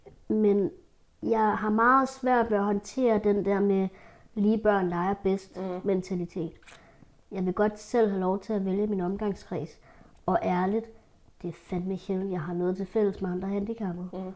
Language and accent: Danish; Copenhagen, Capital Region of Denmark, Denmark; jeg er født og opvokset i Storkøbenhavn, med forældre i et lejlighedskompleks